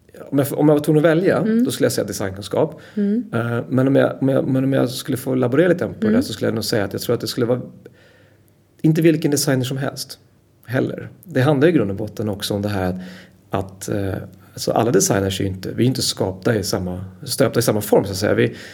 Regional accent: Sweden; Men jag är ju svensk så jag måste ju svara både och.

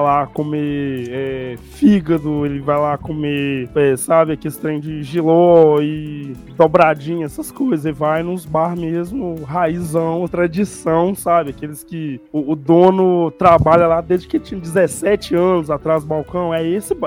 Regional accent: Minas Gerais, Brazil; Pra quem tá ouvindo a gente, que é de outro estado e tal, a gente é mineiro.

